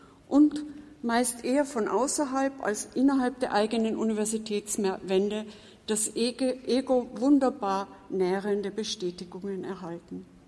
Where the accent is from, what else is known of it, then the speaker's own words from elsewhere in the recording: Austria; Vorab, ich bin Österreicherin und das werden Sie noch merken.